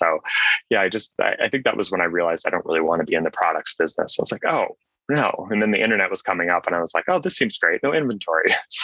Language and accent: English; Switzerland; I was 17 years old. I grew up in Switzerland. My dad was in pharma at the time. And so I grew up in Switzerland